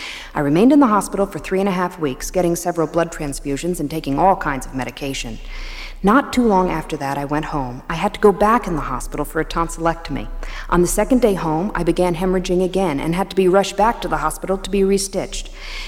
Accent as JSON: {"language": "English", "town": "Greenwich", "region": "Connecticut", "country": "United States", "tie": "born or raised there", "said": "I grew up in Greenwich, Connecticut, in a wonderful family environment."}